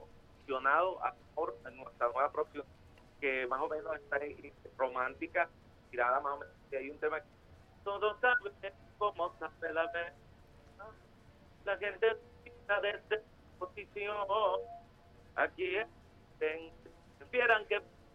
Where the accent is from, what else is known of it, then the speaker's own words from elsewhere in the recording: Venezuela; para mí todos los momentos que he tenido como cantautor venezolano han sido muy importantes.